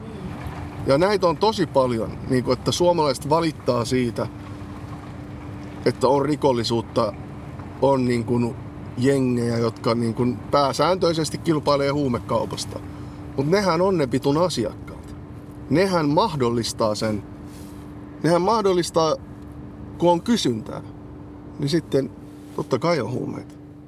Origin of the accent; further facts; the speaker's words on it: Oulu, North Ostrobothnia, Finland; mä olin oululainen jätkä